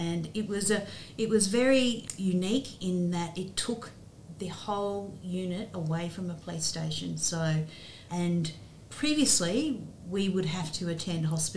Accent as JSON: {"language": "English", "town": "Canberra", "region": "Australian Capital Territory", "country": "Australia", "tie": "born or raised there", "said": "I grew up in Canberra. Oh. I was born in Cara. My family come from Cara, both my mother and father. And Dad moved to Canberra when I was very young. I think I was about two."}